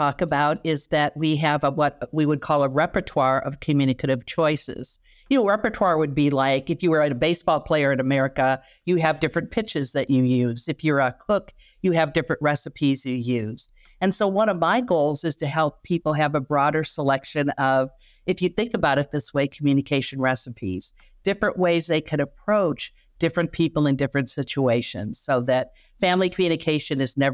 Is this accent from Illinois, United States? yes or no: yes; Chicago, Illinois, United States; when they were meeting in Chicago, which is my hometown